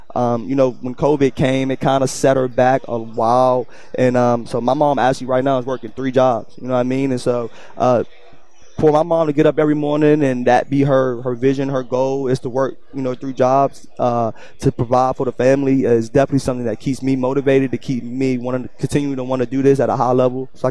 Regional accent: King William County, Virginia, United States; so I grew up in Richmond, Virginia, actually in a small town called King William County. Small country boy, not many opportunities.

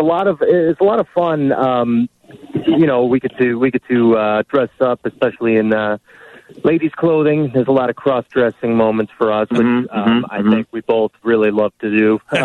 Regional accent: Lyle, Illinois, United States; Well, I am originally from Lyle, Illinois.

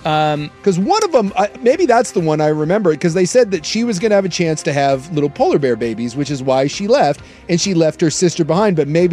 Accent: Anchorage, Alaska, United States; When I was growing up in Anchorage, we had a world-famous polar bear, Binky

